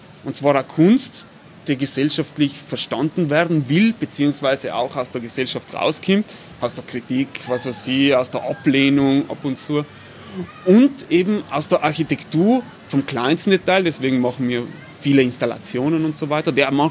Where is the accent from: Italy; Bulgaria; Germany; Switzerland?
Italy; Bolzano, Trentino-Alto Adige; Ich bin ein gebürtiger Bozner, eigentlich ein Shanghaiolo, wie man so schön sagt, weil ich komme aus der Peripherie von Bozen, Adlerstraße, also da, wo jetzt das Casanova Viertel ist. Bin dann aber in der Stadt zur Mittelschule gegangen